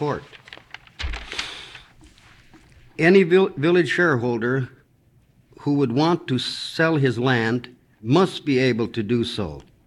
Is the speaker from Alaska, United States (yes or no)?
yes; Alaska, United States; born there; I was born in the Aleutian Islands, and I'm a stockholder in the Aleut Corporation, two village corporations, and another regional corporation by inheritance.